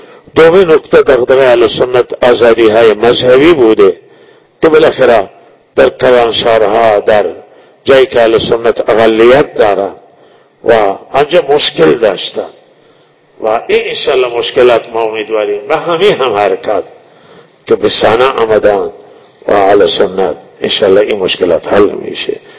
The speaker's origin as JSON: {"language": "Persian", "country": "Iran", "said": "ما صدها سالی که هوا و اجداد ما در جد دفنان و ما ایرانی بودیم"}